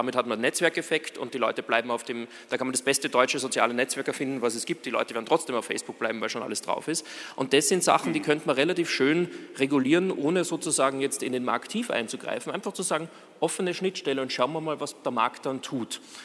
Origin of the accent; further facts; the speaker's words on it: Austria; eher meine Zustimmung gebe als Österreicher